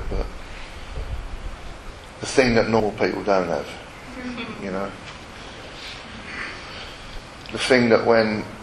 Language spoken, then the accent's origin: English; Shepherd's Bush, London, United Kingdom; I was brought up in Annesmouth and Shepherd's Bush